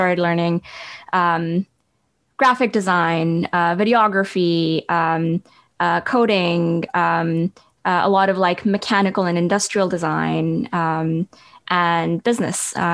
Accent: Pakistan; accent: Pakistani; also born or lived in England; my journey started in Pakistan. I was born in England, but then I was raised in Pakistan. So from about age 5 to 16, I went to high school there. Lost my British accent and picked up my Pakistani accent

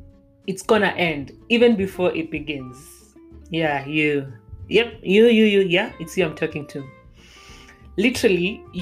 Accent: Kenya; I know, like I'm Kenyan, but really.

